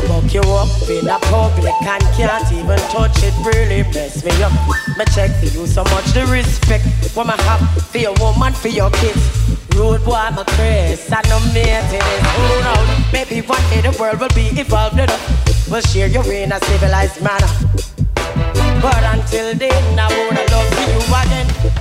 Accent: Jamaica; I'm from Jamaica and I love you.

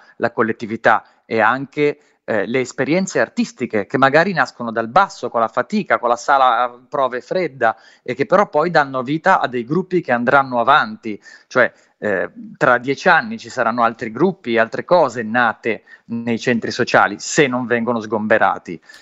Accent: Genoa, Liguria, Italy; now in Milan, Italy; Io sono un genovese arrivato a Milano, nella metropoli costosa, poi col background di tirchieria genovese che si racconta

